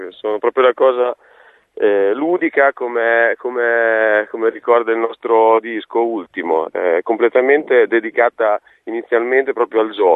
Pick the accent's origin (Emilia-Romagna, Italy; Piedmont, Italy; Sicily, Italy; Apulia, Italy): Emilia-Romagna, Italy; io sono romagnolo da poco, perché tempo fa nella mia terra, la Valmarecchia, c'è stato un referendum e abbiamo cambiato provincia.